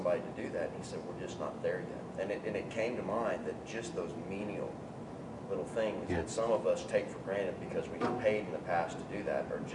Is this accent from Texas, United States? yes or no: yes; Texas, United States; I'm from South Texas, so I speak in stories